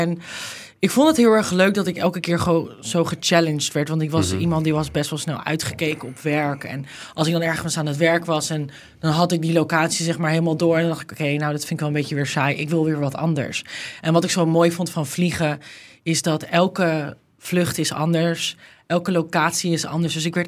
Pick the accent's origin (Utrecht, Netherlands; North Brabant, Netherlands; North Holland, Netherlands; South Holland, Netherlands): North Holland, Netherlands; Amsterdam; ik kom uit Amsterdam.